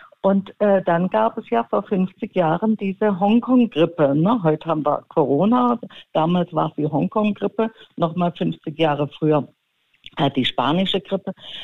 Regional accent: Stuttgart, Baden-Württemberg, Germany; in Stuttgart-Sillenbuch, wo ich aufgewachsen bin.

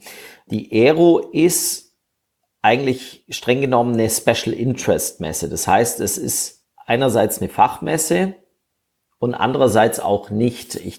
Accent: Friedrichshafen, Baden-Württemberg, Germany; ich bin hier gebürtig aus Friedrichshafen am schönen Bodensee

